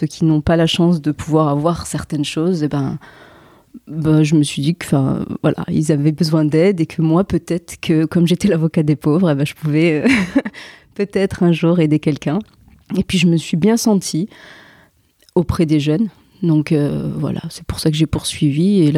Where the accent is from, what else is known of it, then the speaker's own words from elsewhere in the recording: Nice, Provence-Alpes-Côte d'Azur, France; Je suis originaire de Nice, mais il n'y avait pas de boulot.